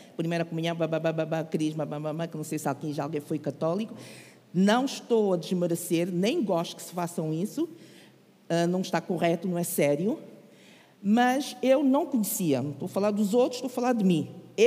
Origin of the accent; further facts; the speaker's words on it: Angola; Eu sou de Angola, sou angolana.